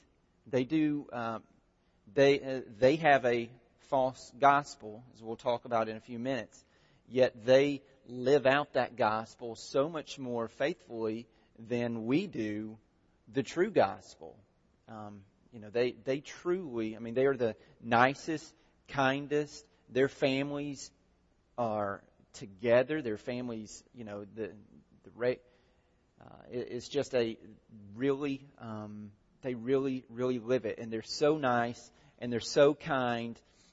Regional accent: Southern United States, United States; growing up in the Bible Belt, there's not that many, not as many Mormons live here as they do out west.

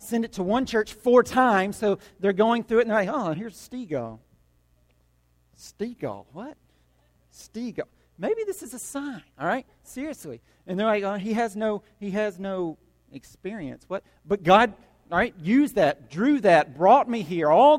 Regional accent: Cartersville, Georgia, United States; one summer I did an internship at a company in my hometown of Cartersville, Georgia

